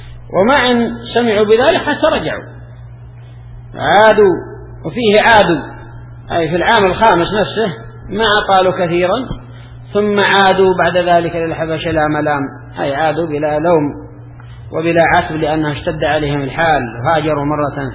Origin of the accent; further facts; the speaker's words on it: Yemen; الحزبيون عندنا في اليمن كانوا يستدلون على المظاهرة